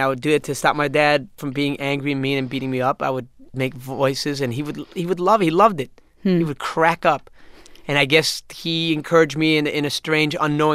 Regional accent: New York City, New York, United States; We grew up in Jackson Heights, which is this weird Petri dish experiment of mankind in New York City

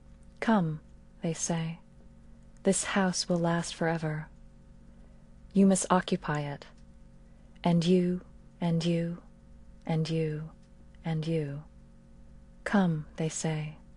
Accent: New York, United States; And especially since this was upstate New York, this was not like growing up in New York City or in Los Angeles, where there are really large Korean American and Asian American communities.

